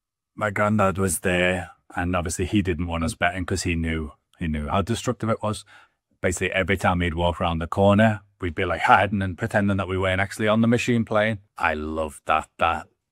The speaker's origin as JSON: {"language": "English", "town": "Liverpool", "region": "North West England", "country": "United Kingdom", "lives_now": "Sydney, Australia", "said": "I'm from Liverpool, England. I actually now live in Sydney, Australia."}